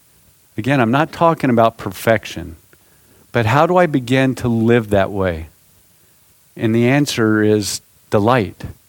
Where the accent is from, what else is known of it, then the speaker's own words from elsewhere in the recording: the South, United States; I'm from the South. And in the South, football is practically a religion.